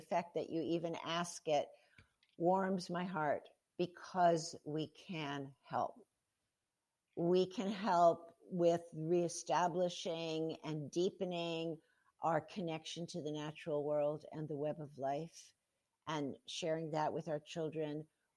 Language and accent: English; New York, United States; born there; I don't come from a farming background. I was born in the Bronx, New York, kind of the opposite of farming.